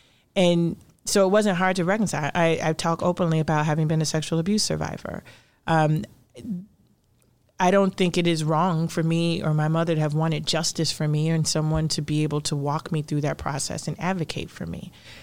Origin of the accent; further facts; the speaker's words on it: Illinois, United States; I grew up in Cabrini. I used to seek shelter in bathtubs when people were shooting.